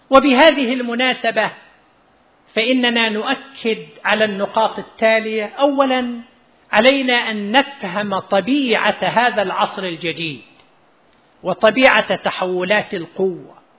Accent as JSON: {"language": "Arabic", "country": "Saudi Arabia", "said": "مثل بلادنا المملكة العربية السعودية لها علاقات وثيقة بالولايات المتحدة الأمريكية"}